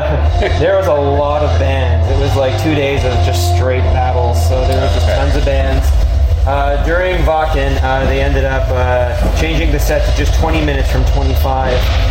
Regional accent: Charlottetown, Prince Edward Island, Canada; now in Toronto, Canada; We're from Charlottetown, Prince Edward Island originally.

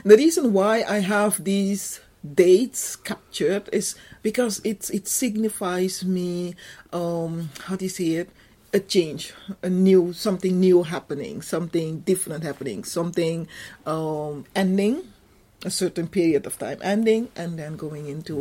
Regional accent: Suriname; first language Dutch; English is a second language; also born or lived in Sint Maarten; now in Netherlands; I have to say, some of my English will sound funny because I speak Dutch. Dutch is my first language.

